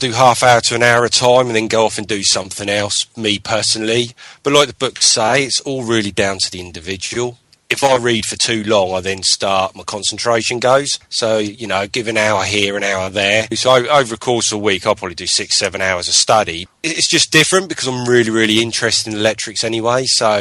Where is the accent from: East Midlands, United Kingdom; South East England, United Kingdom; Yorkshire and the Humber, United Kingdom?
South East England, United Kingdom; Portsmouth; I'm on the electrical training course on week 3 and I come from Portsmouth.